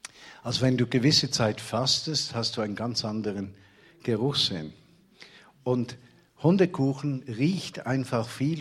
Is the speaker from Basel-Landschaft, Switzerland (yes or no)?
no; Zurich, Switzerland; in Zürich, wo ich aufgewachsen bin